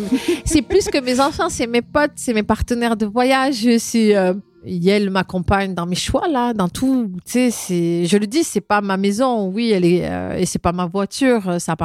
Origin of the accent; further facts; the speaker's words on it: France; born there; je suis née en France, d'origine marocaine. Et au niveau de l'identité, je me considère comme une Marocaine qu'on appelle une MRE, une Marocaine résidant à l'étranger.